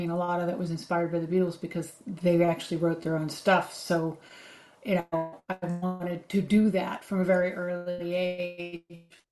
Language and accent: English; Washington, District of Columbia, United States; So I grew up in the Washington, D.C. area, which was extraordinarily eclectic.